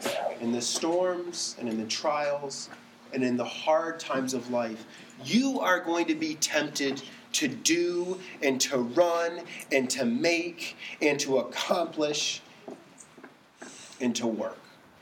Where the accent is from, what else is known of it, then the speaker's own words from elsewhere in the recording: Dallas, Texas, United States; I grew up in Dallas, and in Dallas, we had to have tornado warnings and tornado drills.